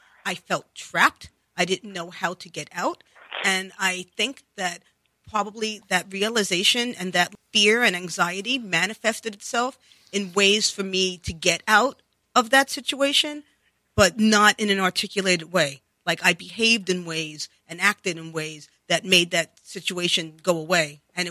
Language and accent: English; Bronx, New York, United States; I grew up in the Bronx.